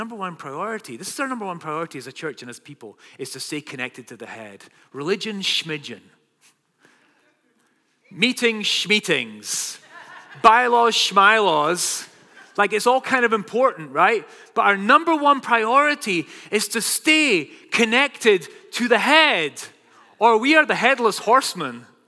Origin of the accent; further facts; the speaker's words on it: Northwest, United States; Starting with, I'm from the Northwest. Hug a tree today.